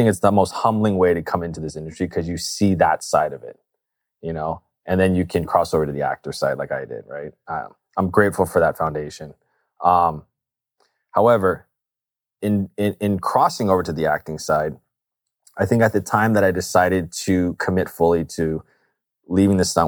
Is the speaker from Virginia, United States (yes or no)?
no; Los Angeles, California, United States; I'm not from Asia. My ancestors are. I'm from LA. My mom was born in LA. My dad was born in the Bay. Like, we're from California, okay?